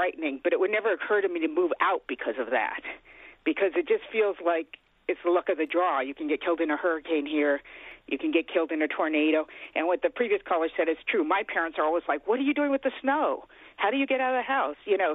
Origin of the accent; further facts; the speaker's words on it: California, United States; now in New York, United States; Yeah, I grew up in California, lived through several in L.A., lived through several big ones in the 1970s, moved a few days before in London before the 1994 huge one happened